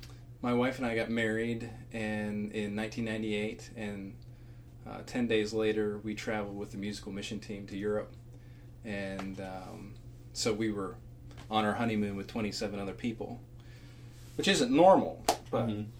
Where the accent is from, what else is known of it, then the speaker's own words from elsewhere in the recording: Home, Pennsylvania, United States; Well, I come from a little town in western Pennsylvania, and the name of the town is Home.